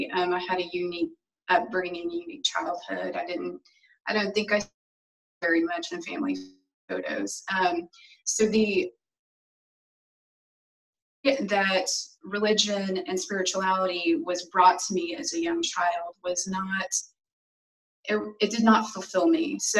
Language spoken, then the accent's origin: English; Oklahoma, United States; So I am currently living here in Tulsa. I'm from Oklahoma. I'm a Native American.